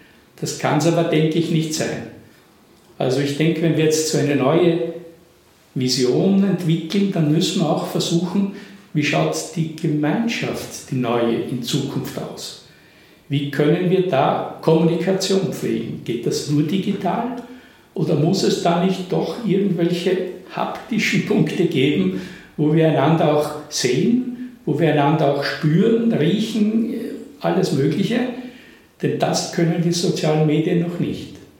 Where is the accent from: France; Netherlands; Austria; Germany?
Austria; Misselbach, Lower Austria; ich stamme aus Misselbach. Misselbach ist eine Salvatorianerpfarre.